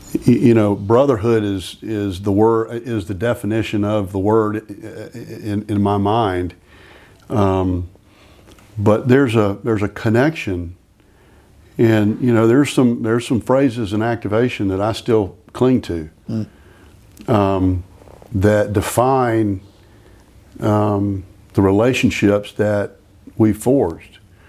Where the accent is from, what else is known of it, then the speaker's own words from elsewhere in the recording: Florence, South Carolina, United States; because I grew up mostly in Florence, and then I went to high school in North Augusta in South Carolina.